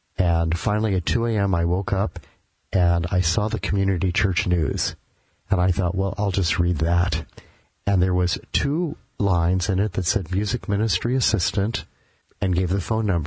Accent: Stockton, California, United States; also born or lived in Grand Forks, United States / Pittsburgh, United States / Fargo, United States; I was born in Grand Forks, North Dakota. Okay. And then we moved to Pittsburgh, California for 2 years. Then I went back to Fargo, North Dakota for kindergarten. And then we moved to Stockton.

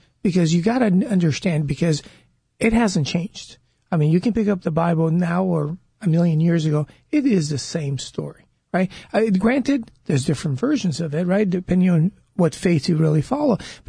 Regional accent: Brazil; So all of us brothers were born and raised in Brazil. So we're Chinese by descendant, but Brazilian by citizenship.

